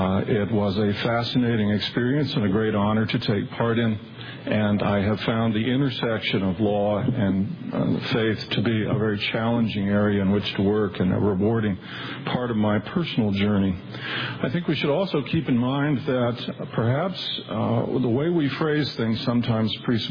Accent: North Carolina, United States; So I was always told growing up in North Carolina, you should dress up when you want to make a good impression out of town.

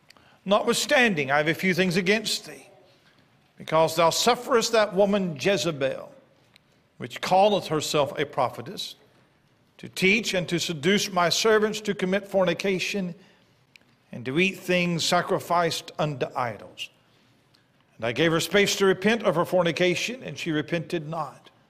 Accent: Milton, Florida, United States; So I am from Milton, Florida, not far from Pensacola.

